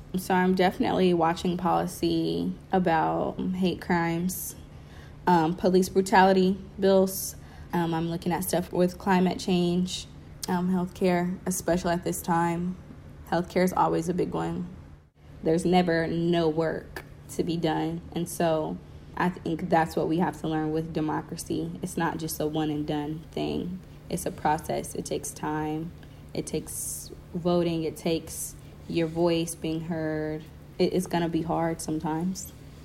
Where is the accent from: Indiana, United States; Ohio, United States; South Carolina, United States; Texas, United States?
Indiana, United States; Indianapolis; also born or lived in Georgia; So I was born here in Indianapolis. When I was younger, I actually moved to Georgia, and I lived in Georgia all the way up until about middle school, like 7th or 8th grade, and we moved back here.